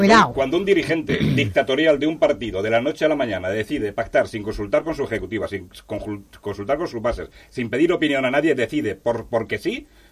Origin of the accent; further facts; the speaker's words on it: Castilla-La Mancha, Spain; votan a Vox los manchegos y andaluces, yo soy manchego.